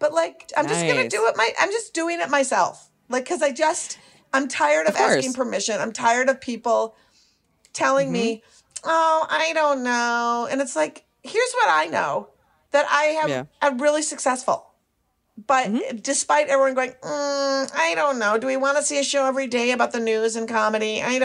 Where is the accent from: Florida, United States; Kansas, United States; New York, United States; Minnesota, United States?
Minnesota, United States; Minneapolis; And I'm from Minneapolis.